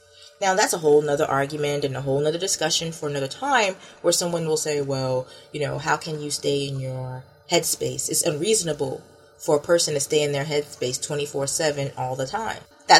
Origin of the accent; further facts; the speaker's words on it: Florida, United States; For instance, I'm from Florida